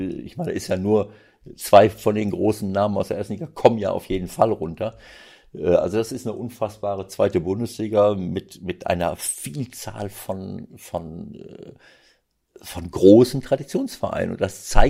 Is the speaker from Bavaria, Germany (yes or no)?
no; North Rhine-Westphalia, Germany; Über Bielefeld würde mir das Herz bluten aus meiner Heimatregion.